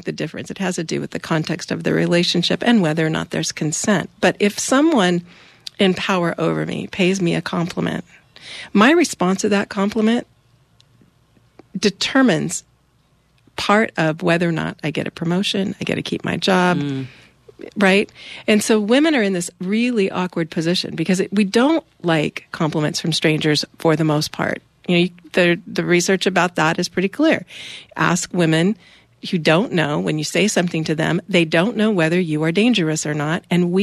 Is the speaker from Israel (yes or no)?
no; Arcata, California, United States; I'm from Arcata, and I wouldn't mess with me if I were you.